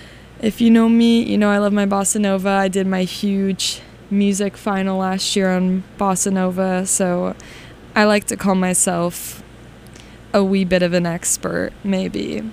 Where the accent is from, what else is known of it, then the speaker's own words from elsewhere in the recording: San Diego, California, United States; I saw them also perform at a festival in San Diego, my hometown.